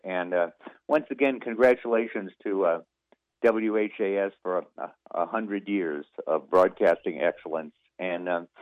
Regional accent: Los Angeles, California, United States; now in Louisville, United States; Then I did a short stint in my hometown of Los Angeles, then Denver, Colorado, then Cincinnati, Houston, Kansas City, and a short stint in Northern Ohio.

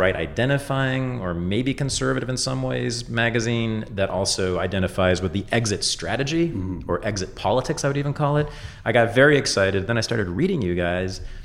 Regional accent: San Francisco, California, United States; So a lot of people know that I moved back to the Bay Area, the San Francisco Bay Area, my hometown, a few months ago.

